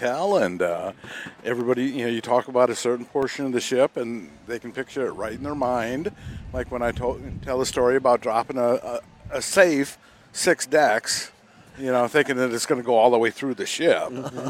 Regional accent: Stoughton, Wisconsin, United States; from Stoughton, Wisconsin.

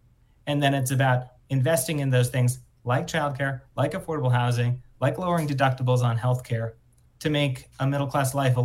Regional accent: Minnesota, United States; Governor Walz is able to do in Minnesota, my home state

